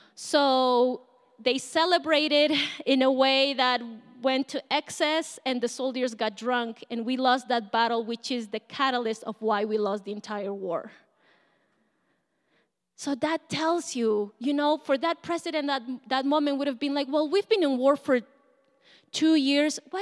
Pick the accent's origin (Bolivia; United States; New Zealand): Bolivia; Bolivia went to war. I'm from Bolivia.